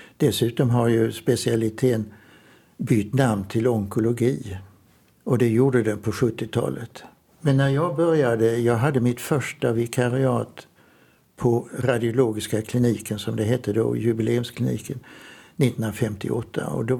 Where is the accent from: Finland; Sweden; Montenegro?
Sweden; Trelleborg, Skåne; jag är uppvuxen i Trelleborg, Söderslätt.